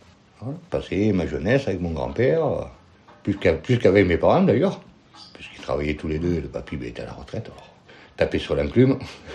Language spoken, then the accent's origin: French; Sceaux, Île-de-France, France; On a grandi, l'école à Montbreuil, le collège à Sceaux.